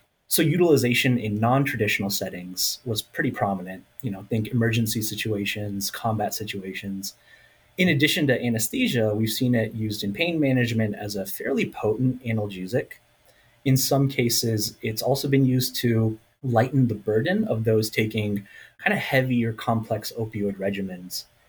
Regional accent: Florida, United States; also born or lived in Pakistan; I was born in Pakistan, but I grew up in Florida, where I developed a deep love for soccer and hip hop.

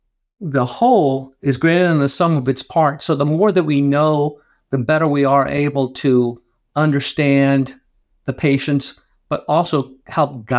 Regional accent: Atlanta, Georgia, United States; Basically, I was born and raised in Atlanta. My mother and father were both physicians, one from Peru and one from Mexico.

